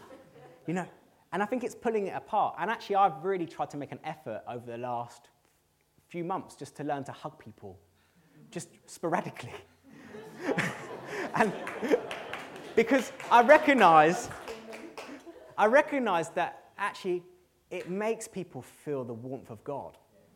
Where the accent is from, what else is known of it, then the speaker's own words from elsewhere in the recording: England, United Kingdom; but as an English man, I would not tend to hug anyone in our church as a welcome.